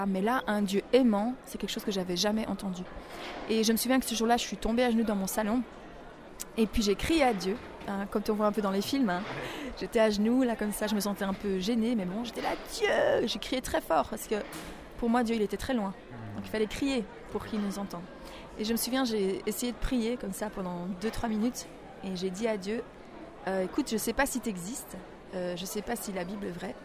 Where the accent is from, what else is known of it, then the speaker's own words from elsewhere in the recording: Brussels, Belgium; je viens de Belgique, donc je suis née à Bruxelles. Et mes parents, c'était des athées, mais convaincus, pratiquants.